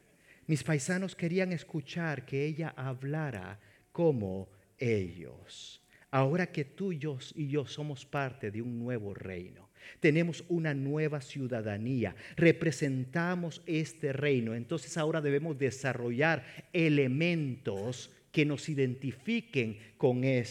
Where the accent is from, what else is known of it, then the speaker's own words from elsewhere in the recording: El Salvador; born there; also born or lived in Mexico; Nací en El Salvador, luego me fui a México y aprendí la cultura mexicana.